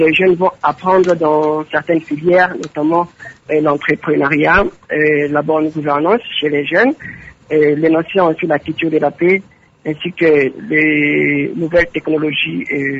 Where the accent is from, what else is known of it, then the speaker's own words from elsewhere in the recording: DR Congo; ici chez nous en RDC Congo